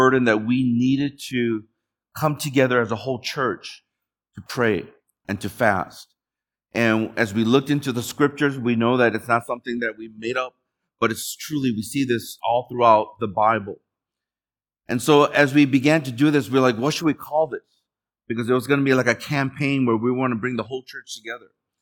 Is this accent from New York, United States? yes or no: no; Chicago, Illinois, United States; now in Michigan, United States; My wife and I, we came from Chicago to Michigan at the University of Michigan. And we were just young. I was 26, going on 27.